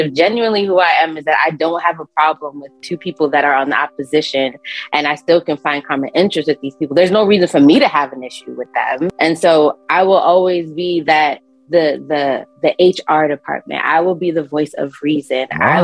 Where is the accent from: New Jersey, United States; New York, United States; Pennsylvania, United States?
New Jersey, United States; But I'm on the East Coast. I'm from Jersey.